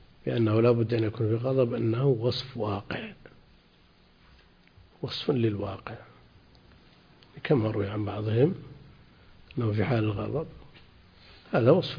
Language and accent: Arabic; Najd, Saudi Arabia; عندنا في نجد الأثر ظاهر